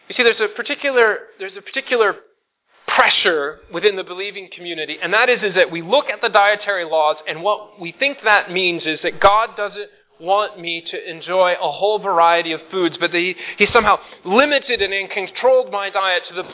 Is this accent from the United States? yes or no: yes; Midwest, United States; accent: Midwestern; But the rest of my Midwestern accent slowly is subsumed within this pressure of living in the East Coast.